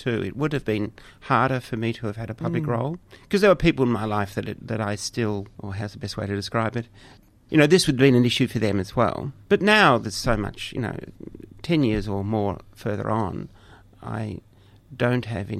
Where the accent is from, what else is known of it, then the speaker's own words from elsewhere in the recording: Brighton, South East England, United Kingdom; East Brighton. Probably broadly similar.